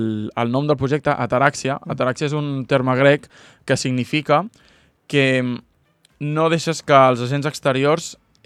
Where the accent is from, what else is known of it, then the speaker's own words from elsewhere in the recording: Figueres, Catalonia, Spain; nosaltres som de Figueres de tota la vida.